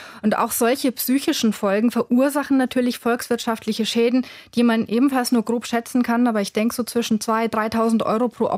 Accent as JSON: {"language": "German", "town": "Rosenheim", "region": "Bavaria", "country": "Germany", "tie": "born or raised there", "said": "Dafür passiert am wenigsten in Bayern, ganz besonders in meiner Heimatstadt Rosenheim."}